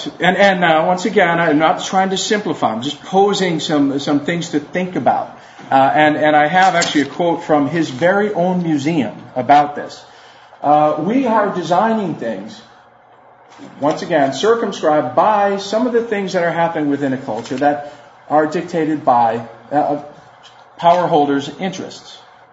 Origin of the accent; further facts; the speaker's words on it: New York, United States; now in Savannah, United States; I'm from New York, but I moved to Savannah about 10 years ago, and I love it.